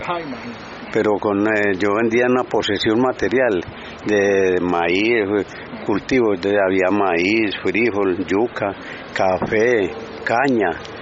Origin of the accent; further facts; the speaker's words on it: Andes, Antioquia, Colombia; now in Medellín, Colombia; Yo soy de Andes, Andes, Antioquia. De Andes. Pero aquí hace por ahí... Yo vine en el 1975. Yo fui el primerito que llegué aquí a esta zona aquí.